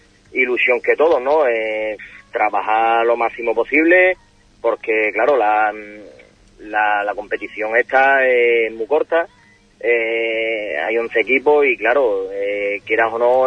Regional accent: Valverde del Camino, Andalusia, Spain; yo vengo de aquí de Valverde y estuve

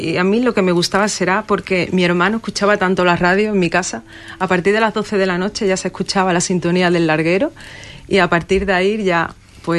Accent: Huelva, Andalusia, Spain; Soy de Huelva, sí, yo nací en Huelva.

